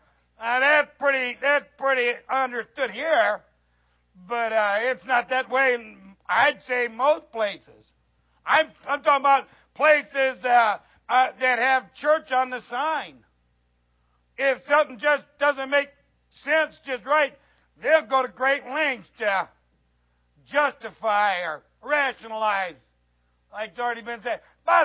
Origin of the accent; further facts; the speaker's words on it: Midwest, United States; Now, I grew up in the Lord, back in the Midwest, in the camp meetings and the preaching